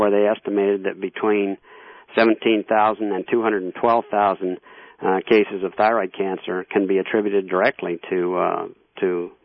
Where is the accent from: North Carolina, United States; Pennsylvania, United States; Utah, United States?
Utah, United States; St. George; First, I have to explain that I was born and raised in St. George, Utah in the 1950s. And this town was approximately 120 miles downwind of the Nevada test site.